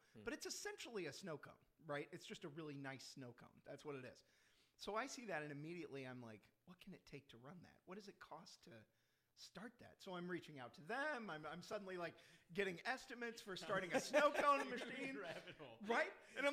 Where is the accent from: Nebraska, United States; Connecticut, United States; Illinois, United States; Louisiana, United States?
Illinois, United States; I was in my hometown, which is in, like I say, in central Illinois.